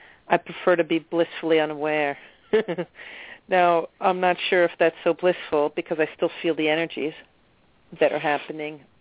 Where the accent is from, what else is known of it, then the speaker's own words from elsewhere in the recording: New York City, New York, United States; I'm from New York City.